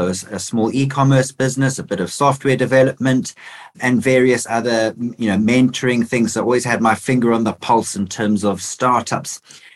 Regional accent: South Africa; moved away as an adult; now in United Kingdom; So born and bred in South Africa, came over here about 6 years ago to the UK

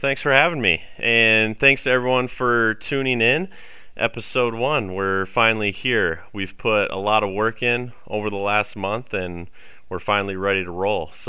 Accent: Summit, South Dakota, United States; I'm from Summit, South Dakota. Grew up on a family farm. Small town, 280 people in the northeast corner there, and graduated from Summit High School

